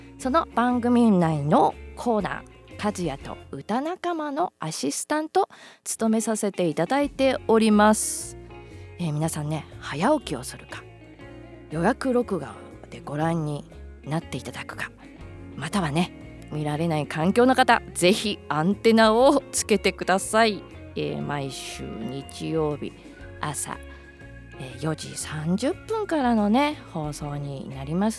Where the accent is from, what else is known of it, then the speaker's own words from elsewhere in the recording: Maebashi, Gunma, Japan; 私の地元群馬県前橋市の